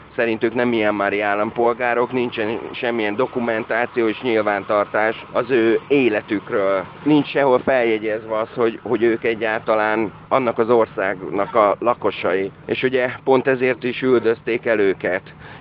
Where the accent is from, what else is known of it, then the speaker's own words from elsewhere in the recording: Hungary; tudjuk megmutatni azt, hogy magyarok vagyunk